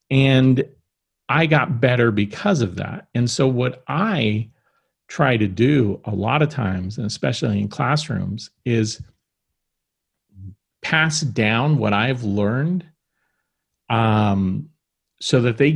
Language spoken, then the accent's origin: English; Bakersfield, California, United States; I grew up in Bakersfield, California, well, scrappy, not desert town, but practically